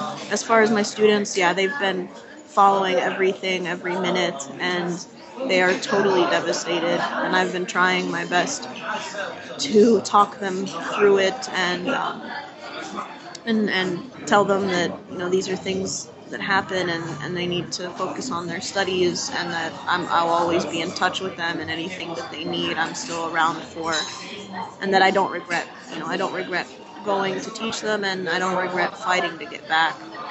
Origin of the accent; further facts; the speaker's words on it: United States; I have the right to these appeals and to hire this lawyer because I'm an American citizen.